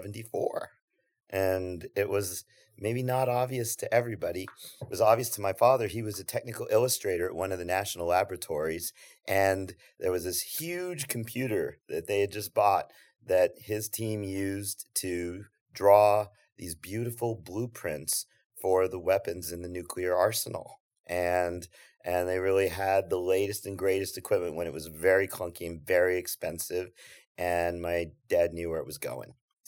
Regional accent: Albuquerque, New Mexico, United States; So I grew up in Albuquerque, New Mexico.

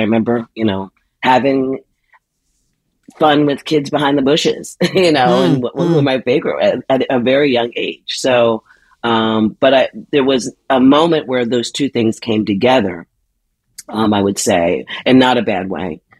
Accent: Philadelphia, Pennsylvania, United States; also born or lived in Liberia; So I grew up in old Philadelphia, Philly. I was born in Liberia, grew up in Philly, and, was that little odd black girl, just like too wound up and knowing my little difference.

